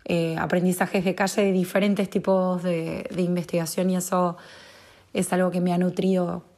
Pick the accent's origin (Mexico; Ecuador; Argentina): Argentina; now in Spain; Yo soy una socióloga argentina, actualmente radicada en España.